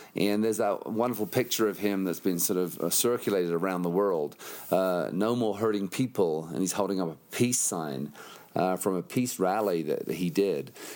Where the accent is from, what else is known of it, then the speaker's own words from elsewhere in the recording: England, United Kingdom; growing up in England, where there really wasn't, police didn't even carry guns when I was growing up.